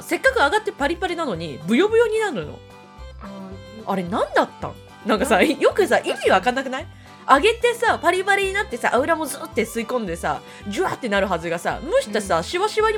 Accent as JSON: {"language": "Japanese", "town": "Yokohama", "region": "Kanagawa", "country": "Japan", "said": "私は横浜出身で今は沖縄で子育てをしています。"}